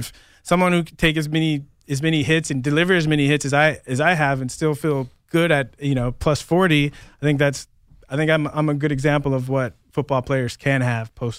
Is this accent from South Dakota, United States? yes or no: no; San Diego, California, United States; You know, I grew up in San Diego.